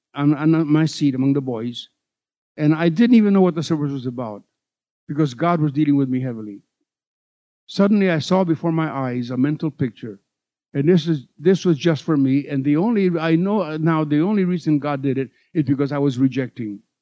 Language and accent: English; Puerto Rico; born there; I was born in Puerto Rico of missionary parents.